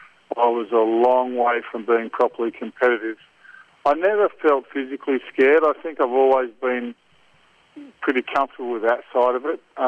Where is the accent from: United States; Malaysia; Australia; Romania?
Australia; I was a kid from Australia and I wasn't taking myself too seriously, and Australians tend not to a little bit.